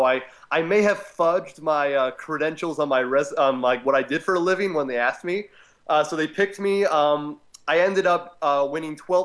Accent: Littleton, Colorado, United States; I grew up in Littleton, Colorado. It's sort of the most infamous town in Colorado these days.

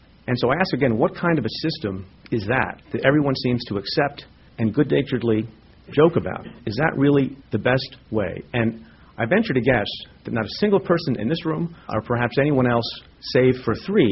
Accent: India; moved away; I'm an immigrant from India, which is overpopulated.

